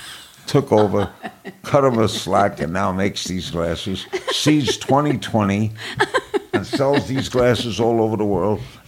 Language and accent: English; Brooklyn, New York, United States; moved away as an adult; in Brooklyn, growing up in Brooklyn, baseball was part of the fabric of your life.